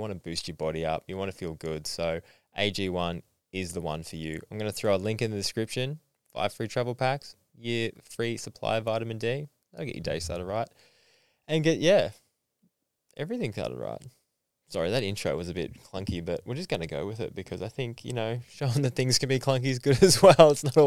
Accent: Beechworth, Victoria, Australia; I'm from Beechworth.

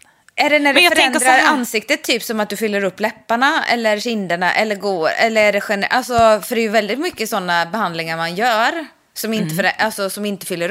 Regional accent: Ulricehamn, Västra Götaland County, Sweden; när jag var liten och bodde i Ulricehamn.

